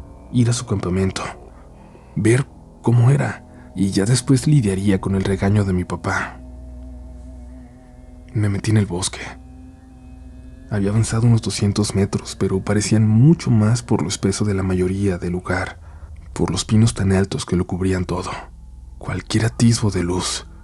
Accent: Mexico City, Mexico; Yo nací y crecí en la Ciudad de México

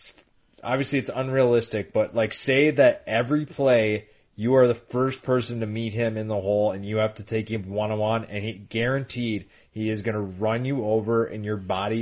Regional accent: Minnesota, United States; my hometown team, the Gophers

